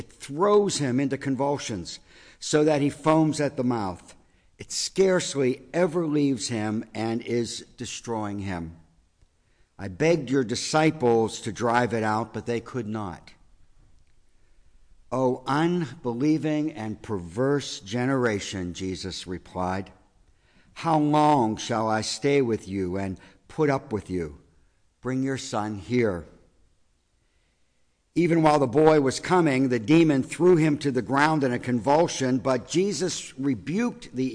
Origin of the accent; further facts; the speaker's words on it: Pennsylvania, United States; Mountains have always been a part of my life growing up around Pittsburgh, the Allegheny Mountains, the mountains of West Virginia.